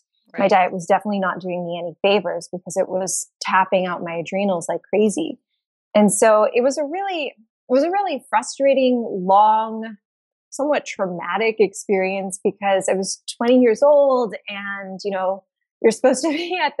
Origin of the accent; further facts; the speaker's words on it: Los Angeles, California, United States; because I'm from Los Angeles, born and raised